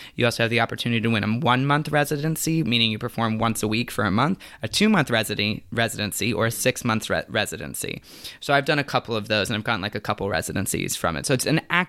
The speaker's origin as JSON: {"language": "English", "town": "Tampa", "region": "Florida", "country": "United States", "tie": "born or raised there", "said": "And I grew up in Tampa, Florida, and he started getting involved with a community theater in Tampa."}